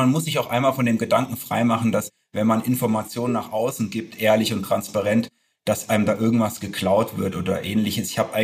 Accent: Hesse, Germany; Nun komme ich aus der Nähe von Frankfurt, deswegen kenne ich auch noch alles drüber hinaus.

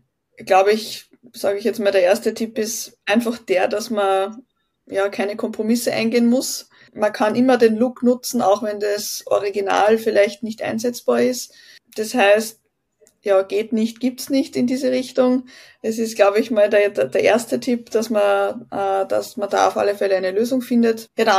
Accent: Austria; wir haben in Graz bei uns in Österreich mal ein Casino ausgestattet

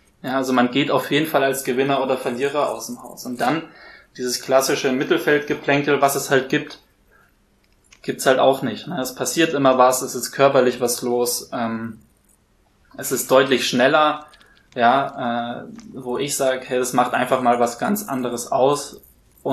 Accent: Hamburg, Germany; born there

